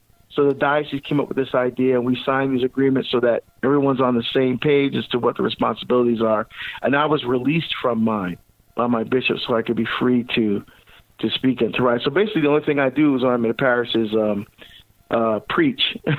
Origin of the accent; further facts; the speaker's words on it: Barbados; born there; moved away; I was born in Barbados in the West Indies in the Caribbean. My father was not a person of faith. My mom was a Methodist who converted to the Catholic faith as a teenager.